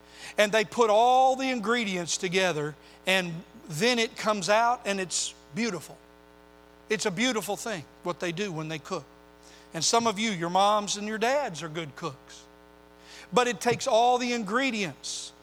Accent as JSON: {"language": "English", "region": "Oklahoma", "country": "United States", "tie": "born or raised there", "said": "Now, I grew up in Oklahoma, and one of the things as a boy"}